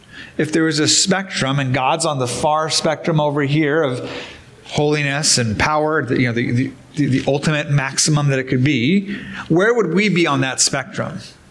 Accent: Midwest, United States; And so we're humble because we're from the Midwest.

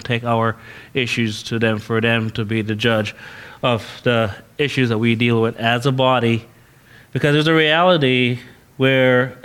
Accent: Belize; also born or lived in Honduras; growing up in Belize, and even when I was in Honduras

